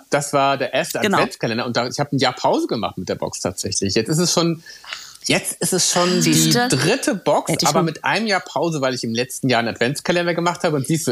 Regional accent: Beckum, North Rhine-Westphalia, Germany; Ich komme aus Beckum

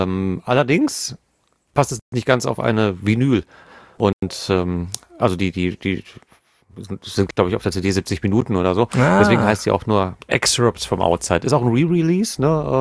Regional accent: Hagen, North Rhine-Westphalia, Germany; Dass es hier in meiner Heimatstadt Hagen so etwas nicht gibt wie Plattenläden.

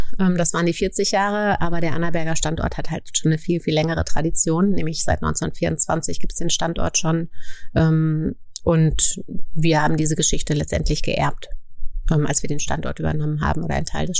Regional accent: North Rhine-Westphalia, Germany; born there; Also ich bin im Ruhrgebiet geboren, würde mich jetzt aber nicht zwingend also als Ruhrgebietlerin bezeichnen. Ich war zum Studium in Bayern. Ich war vor dem Studium ein halbes Jahr hier, habe ein Praktikum bei der Freien Presse Lokalredaktion gemacht, Mitte der 90er Jahre. Dann war ich in den USA, dann bin ich ins Ruhrgebiet zurückgeke

